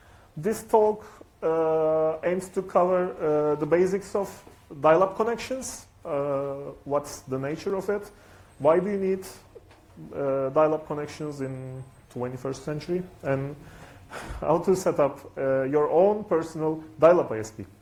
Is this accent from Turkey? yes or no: yes; Istanbul, Turkey; English is a second language; from Free Software Association in Turkey and Hackerspace Istanbul as well. I'm from Istanbul, I'm living in Istanbul.